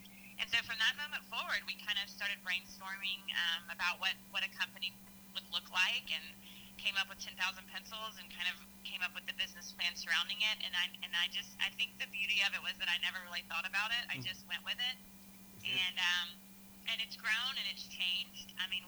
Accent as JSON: {"language": "English", "region": "Mississippi", "country": "United States", "tie": "born or raised there", "said": "Yeah, I think a lot of it simply came from growing up in Mississippi. We're the poorest state in the country. We're the most rural state in the country. We're the least educated state in the country. But we're a great state."}